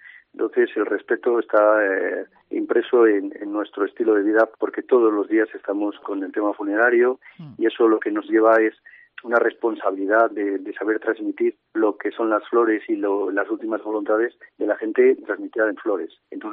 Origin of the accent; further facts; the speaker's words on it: San Justo de la Vega, Castile and León, Spain; yo que somos de San Justo, muy pegandito a Astorga